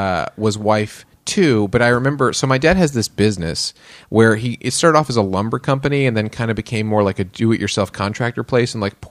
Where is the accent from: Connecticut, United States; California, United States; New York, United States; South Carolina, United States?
New York, United States; also born or lived in Brooklyn; So I grew up in New York. I was born in the city, lived in Brooklyn for a little bit. Mostly grew up in Westchester, which is like the suburb where a lot of Jews hang out. I'm Jewish, so I can say that.